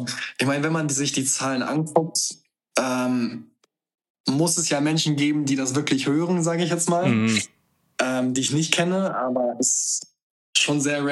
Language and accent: German; Northern Germany, Germany; Ich komme oben aus dem Norden